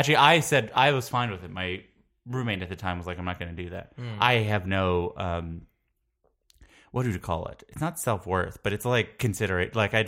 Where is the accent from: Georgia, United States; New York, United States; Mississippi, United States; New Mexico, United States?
New York, United States; Long Island; also born or lived in Queens, New York; Long Island, New York.